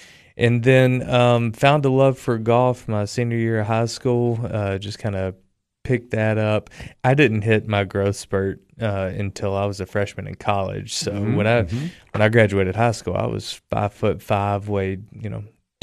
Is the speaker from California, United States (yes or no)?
no; Memphis, Tennessee, United States; also born or lived in Jackson, United States; I was born in Madison County, Jackson, yep. Tennessee.